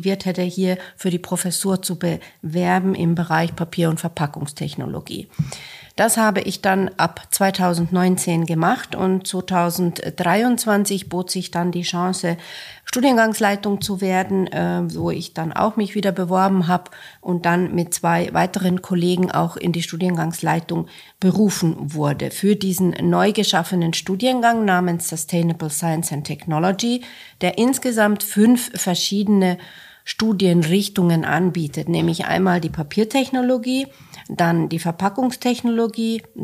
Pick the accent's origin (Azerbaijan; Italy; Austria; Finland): Finland; moved away as an adult; now in Germany; Also ursprünglich stamme ich aus Finnland, wo ich geboren bin und aufgewachsen bin, zwar mit einer deutschen Mutter. Und ich habe die deutsche Schule in Helsinki besucht